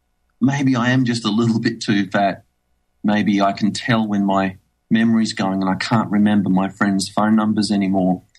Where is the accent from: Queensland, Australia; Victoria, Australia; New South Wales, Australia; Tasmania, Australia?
Tasmania, Australia; I'm an Australian, born and raised in Tasmania, which is the little island to the south. We have a South Island in Australia, just like New Zealand does, except we have it called Tasmania. I have just turned 40